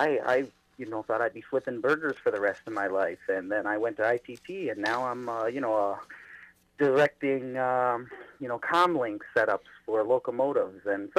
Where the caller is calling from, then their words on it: Cleveland, Ohio, United States; I'm calling from Ohio, Cleveland, Ohio.